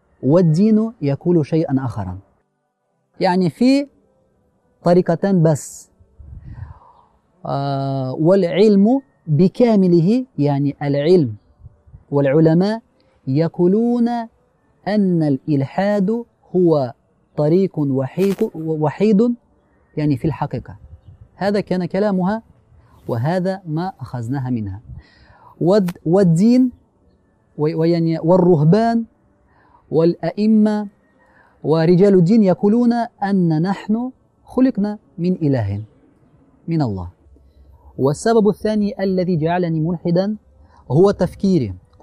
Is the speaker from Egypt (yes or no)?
no; Ulyanovsk, Ulyanovsk Oblast, Russia; Arabic is a second language; also born or lived in Samara; أنا روسي من روسيا، لي 29 سنة. أنا ولدت في مدينة سامارا التي تقع في وسط روسيا، يعني تحت موسكو تقع هذه المدينة، وعشت حياتي في مدينة أوليانوفسك.